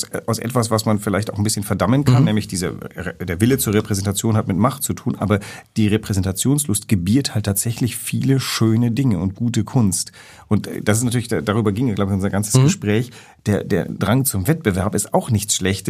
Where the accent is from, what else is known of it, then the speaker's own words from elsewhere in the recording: Athens, Attica, Greece; now in Germany; ja, ich komme aus Athen.